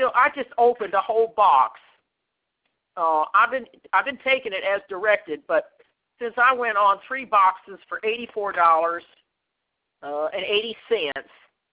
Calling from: Savannah, Georgia, United States; I'm calling from Savannah, Georgia.

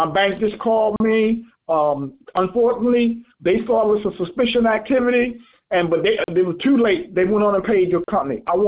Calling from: Baltimore, Maryland, United States; I'm calling you from Baltimore, Maryland.

